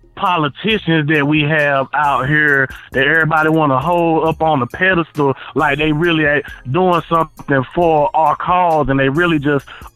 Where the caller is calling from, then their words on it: North Carolina, United States; I'm calling from North Carolina.